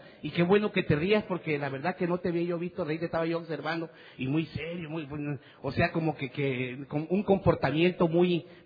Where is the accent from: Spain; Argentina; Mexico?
Mexico; Villahermosa, Tabasco; soy un enfermo alcohólico. La verdad que bienvenido a la persona que viene por primera vez. Yo vengo de Tabasco, amigo, de Villahermosa, Tabasco, México.